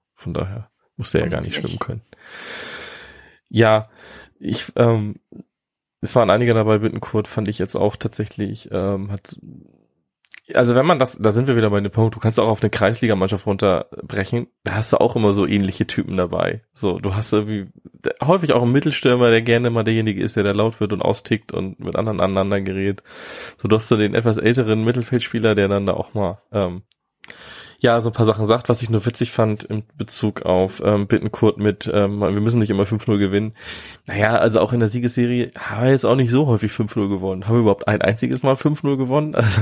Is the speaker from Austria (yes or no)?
no; Kiel, Schleswig-Holstein, Germany; ich komme aus Kiel